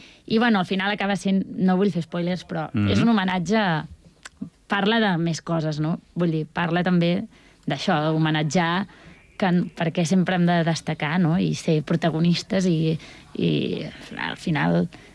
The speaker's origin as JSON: {"language": "Catalan", "town": "Barcelona", "region": "Catalonia", "country": "Spain", "said": "jo sóc barcelonina"}